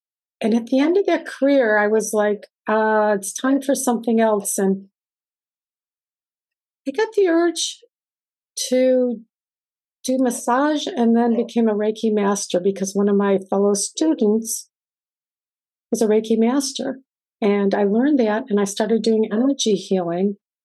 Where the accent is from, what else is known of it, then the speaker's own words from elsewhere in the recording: Northeast, United States; I got to be stationed in lots of places that were not like the Northeast where I grew up.